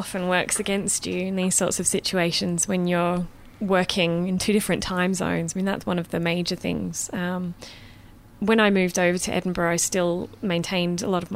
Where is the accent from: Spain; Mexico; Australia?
Australia; Western Australia; accent: Australian Scottish; also born or lived in Melbourne; My accent is Australian Scottish, I think. I don't know.